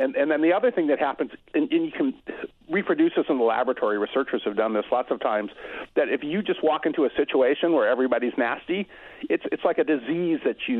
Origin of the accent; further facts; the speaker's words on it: Illinois, United States; born there; But I was born in Illinois, and I remember when my father drove a coffee truck delivering coffee to restaurants.